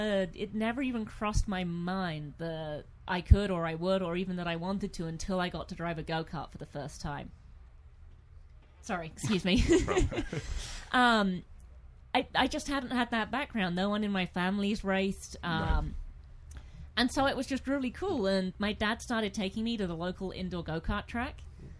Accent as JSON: {"language": "English", "region": "England", "country": "United Kingdom"}